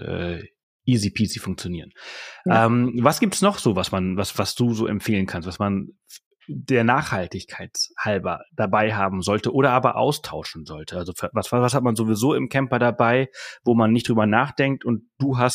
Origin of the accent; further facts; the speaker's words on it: Spain; Ja, ist und bei uns in Spanien auch so.